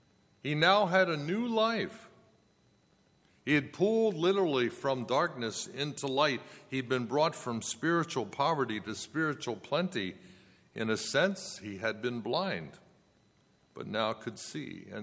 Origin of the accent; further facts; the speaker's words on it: Pottstown, Pennsylvania, United States; When I grew up in Pottstown, Pennsylvania, the whole church was my relatives.